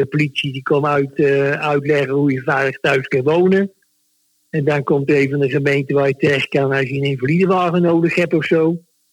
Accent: Utrecht, Netherlands; ja, ik kom uit Rivierwijk van vroeger, maar ik ben wel een Zuilenees.

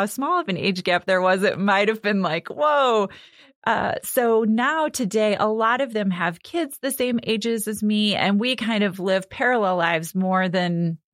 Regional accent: Sandwich, Illinois, United States; No, I grew up in Sandwich, Illinois, so about an hour from here.

